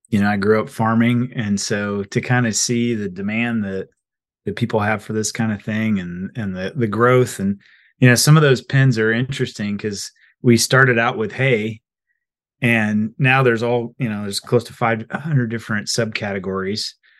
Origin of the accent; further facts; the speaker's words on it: Abilene, Kansas, United States; Yep, Kansas, north of Abilene, Kansas. So Dwight D. Eisenhower's hometown. Our farm ground is all north of Abilene, and 1980s farming was my sort of introduction to agriculture.